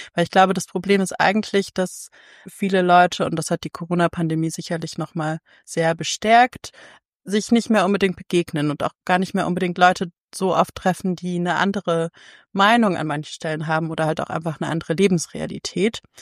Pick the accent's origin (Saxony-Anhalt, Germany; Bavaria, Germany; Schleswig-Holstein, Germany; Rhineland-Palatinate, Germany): Saxony-Anhalt, Germany; also born or lived in Berlin; Also ich bin in Berlin geboren, aber in Sachsen-Anhalt aufgewachsen. Also wir sind dahin gezogen, als ich sehr klein war, in den 90ern. Und ich habe aber dann halt deswegen nie so richtig den Dialekt von dort gelernt